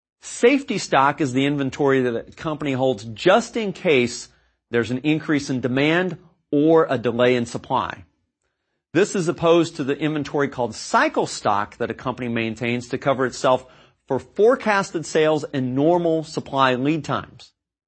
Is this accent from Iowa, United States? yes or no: no; Columbus, Ohio, United States; This helps to explain why my hometown, Columbus, Ohio, is known as a distribution city.